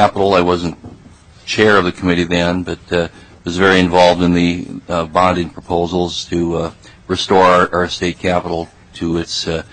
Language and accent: English; Litchfield, Minnesota, United States; And in my hometown of Litchfield, we have the Litchfield Opera House.